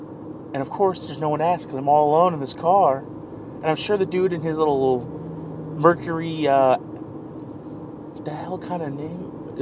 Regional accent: Kansas, United States; I always tell people I'm from Kansas. I was born here

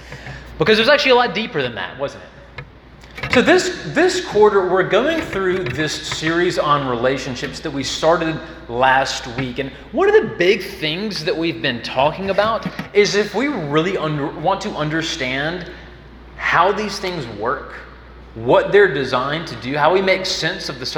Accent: Jackson, Mississippi, United States; some of y'all already know, I'm from Jackson, Mississippi. There's a lot of great things to come from Jackson, Mississippi.

